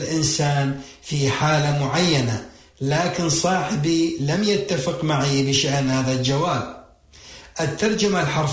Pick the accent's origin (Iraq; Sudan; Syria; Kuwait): Iraq; accent: Iraqi; كما نقول بلهجتنا العراقية